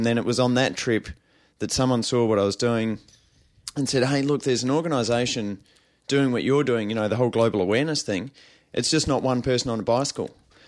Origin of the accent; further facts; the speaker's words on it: South Australia, Australia; So, yep, did a bike trip around South Australia, my home state in Australia.